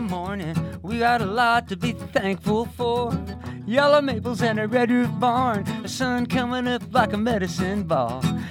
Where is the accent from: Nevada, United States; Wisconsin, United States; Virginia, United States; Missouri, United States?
Missouri, United States; Independence; now in Nashville, United States; No, I'm from Missouri originally.